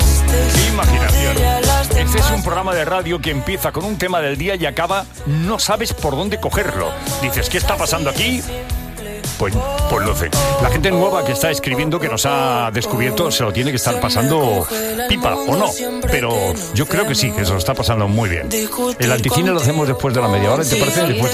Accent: Catalonia, Spain; yo soy catalán

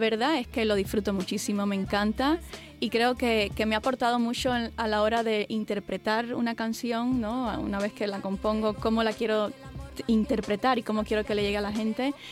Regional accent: Cuba; now in Madrid, Spain; yo cuando llegué de Cuba directamente a España, por primera vez salía de Cuba

